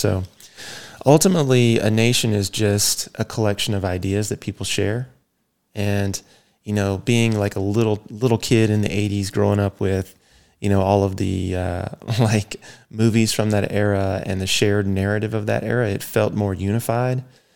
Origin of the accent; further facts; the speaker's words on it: United States; you're German and I'm American